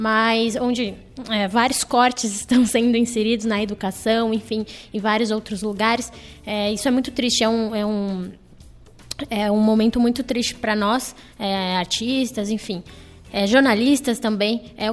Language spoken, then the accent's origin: Portuguese; São Roque, São Paulo, Brazil; da antiga escola que eu estudei, em São Roque, que eu sou de São Roque